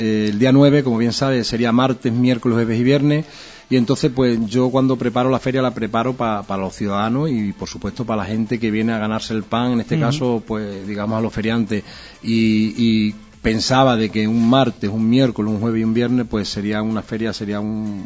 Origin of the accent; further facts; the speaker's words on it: Guareña, Extremadura, Spain; de este pueblo, de mi pueblo, de nuestro pueblo, de Guareña